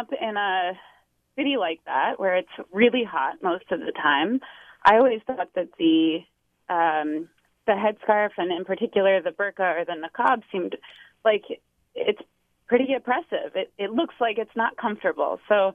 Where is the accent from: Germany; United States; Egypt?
Egypt; I grew up in Egypt